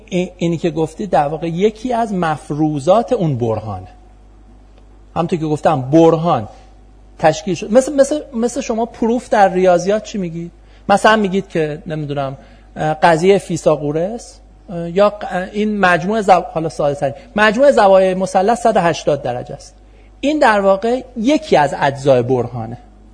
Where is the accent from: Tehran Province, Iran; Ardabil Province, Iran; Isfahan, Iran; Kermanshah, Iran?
Isfahan, Iran; خودم اصفهانی هستم